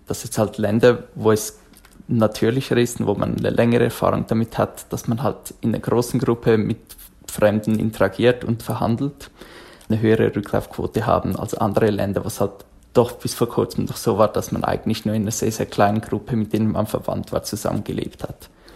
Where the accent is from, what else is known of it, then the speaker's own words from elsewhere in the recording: Switzerland; Die Schweiz freut uns natürlich als Schweizer